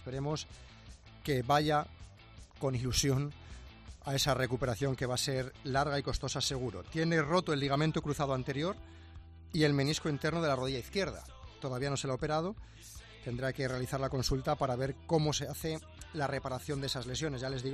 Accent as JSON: {"language": "Spanish", "town": "Salamanca", "region": "Castile and León", "country": "Spain", "tie": "born or raised there", "said": "hoy saliendo desde mi tierra, en Salamanca."}